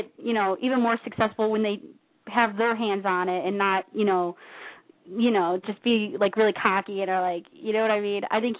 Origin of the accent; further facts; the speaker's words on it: Chicago, Illinois, United States; Well, now I'm going to have to share that spot because I'm from Chicago as well.